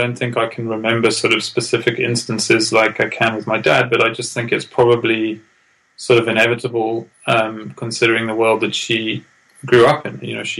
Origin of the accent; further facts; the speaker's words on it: England, United Kingdom; accent: English; it doesn't have the same connotation as if he makes fun of my English accent because of the different power dynamics.